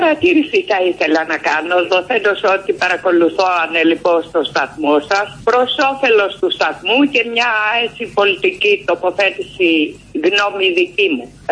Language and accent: Greek; Greece; Καταλάβατε, είμαι μια Ελληνίδα και έχω γνώμη.